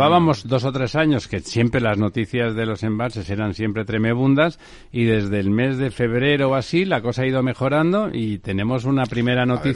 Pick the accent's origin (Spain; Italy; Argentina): Spain; Catalonia; pero como yo soy catalán